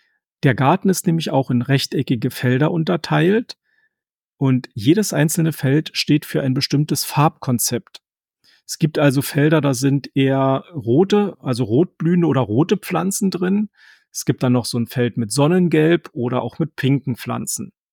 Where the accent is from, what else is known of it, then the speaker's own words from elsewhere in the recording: Berlin, Germany; So, und nun geht am Ende der Folge wie immer ein kleiner Gruß in meine Heimatstadt Berlin.